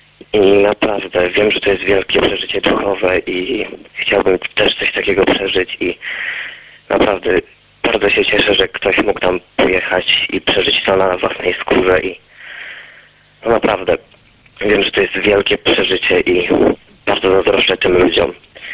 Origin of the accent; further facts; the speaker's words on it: southern Poland, Poland; pochodzę z Polski Południowej, a dzwonię z Gorzyc.